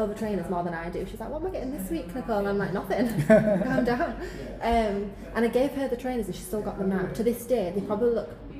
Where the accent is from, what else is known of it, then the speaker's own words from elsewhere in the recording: Huddersfield, Yorkshire and the Humber, United Kingdom; Right. I'm from Huddersfield.